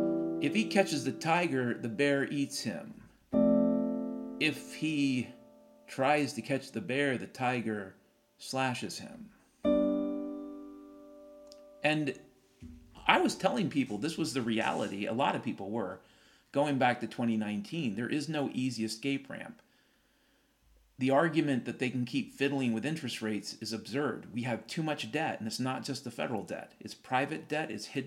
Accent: Toledo, Ohio, United States; You know, I come from Toledo.

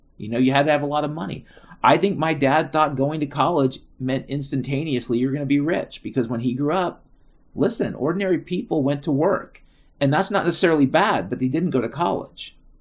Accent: Vashon Island, Washington, United States; I'm from Vashon Island. My dad's an engineer at Boeing.

